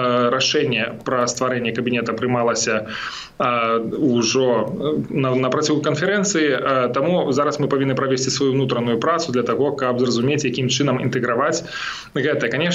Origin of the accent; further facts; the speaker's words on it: Berazhnoye, Brest Region, Belarus; Я нарадзіўся на Століншчыне, у вёсцы Беражное, скончыў там беларускую школу